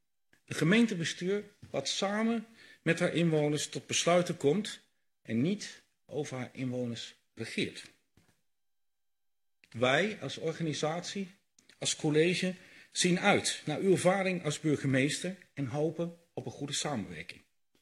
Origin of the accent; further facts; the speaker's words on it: Groningen, Netherlands; born there; Zelf ben ik geboren in het Gronings Land